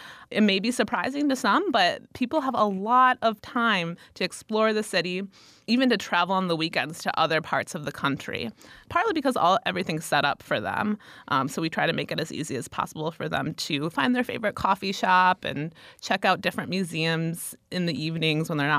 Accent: Waukesha, Wisconsin, United States; So I'm from the Waukesha area.

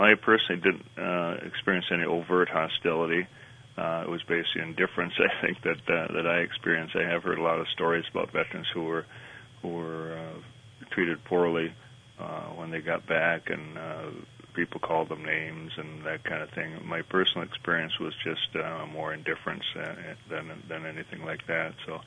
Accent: Rochester, Minnesota, United States; I actually was born and raised in Rochester, Minnesota, so I came back to Rochester.

